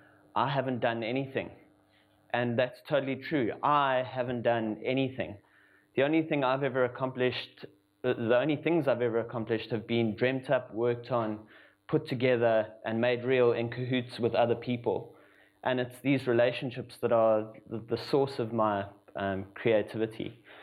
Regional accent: Johannesburg, Gauteng, South Africa; I'm from Johannesburg in South Africa

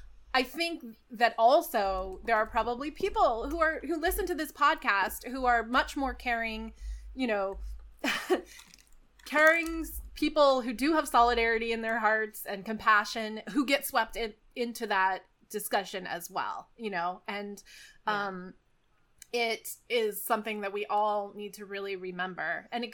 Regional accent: New Mexico, United States; I grew up in New Mexico

